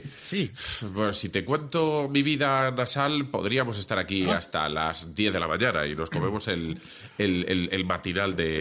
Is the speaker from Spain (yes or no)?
yes; Sant Boi de Llobregat, Catalonia, Spain; Pero esto ya era la gente de pasta, que yo soy de San Boy.